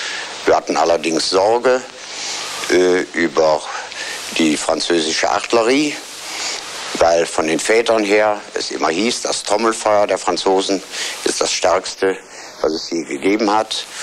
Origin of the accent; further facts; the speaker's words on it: North Rhine-Westphalia, Germany; gerade ich als Rheinländer